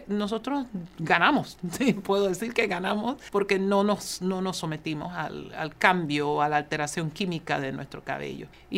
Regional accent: Panama; tenía el deber de luchar y servir para la defensa de los derechos de la población, de la sociedad panameña

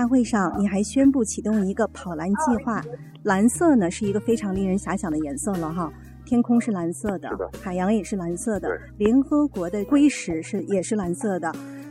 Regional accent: Beijing, China; 我也是北京人

